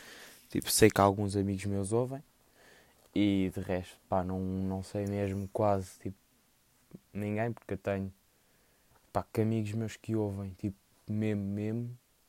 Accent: Lisbon, Portugal; não sou dos Açores nem da Madeira, sou de Portugal, tipo, malta sabe disso, tipo, pelo sotaque, nota-se que eu sou de Lisboa.

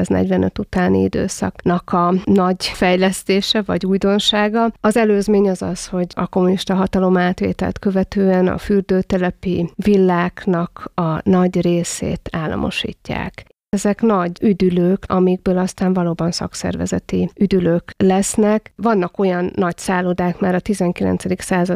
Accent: Lake Balaton, Hungary; Én a Balaton mellett nőttem fel

